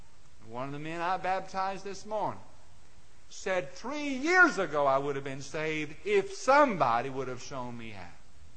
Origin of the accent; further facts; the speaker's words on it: Mid-South, United States; And it always disturbed me as I grew up in the Mid-South